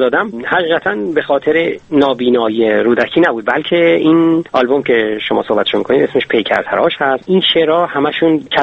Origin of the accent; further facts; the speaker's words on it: Iran; now in Germany; ما هم دیگه رو خیلی وقت بود میشناختیم از ایران و من اومدم به آلمان